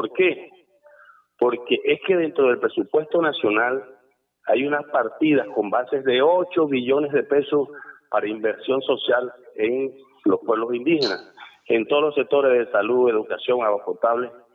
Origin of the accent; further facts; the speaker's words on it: Colombia; como colombianos tenemos derecho a aspirar.